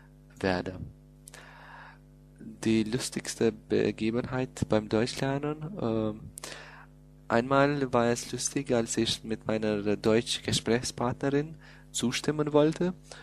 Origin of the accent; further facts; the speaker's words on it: Kosovo; German is a second language; ich komme aus dem Kosovo. Ich bin 23 Jahre alt. Ich lerne Deutsch, weil mir einfach die deutsche Sprache gefällt. Und ich habe auch für ein Jahr in Berlin studiert